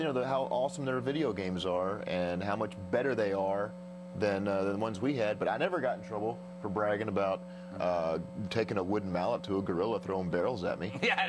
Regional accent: Tennessee, United States; Now, I'm from Tennessee, and that is accurate there.

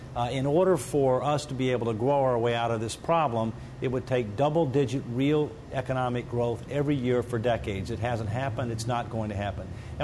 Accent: United States; I'm an American, so by definition I'm optimistic.

